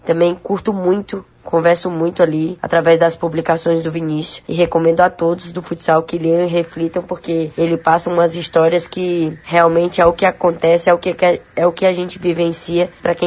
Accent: Fortaleza, Ceará, Brazil; born there; Minha cidade natal, Fortaleza, minha cidade natal

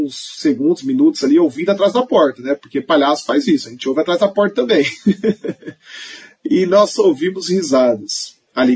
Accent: Maringá, Paraná, Brazil; na comunidade onde cresci, ali no Conjunto Requião, Maringá.

